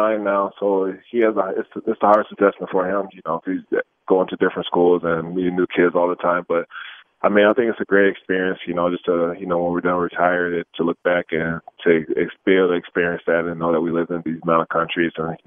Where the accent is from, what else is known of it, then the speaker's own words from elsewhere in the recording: Minnesota, United States; The weather was tough, but I'm from Minnesota, so I'm used to it.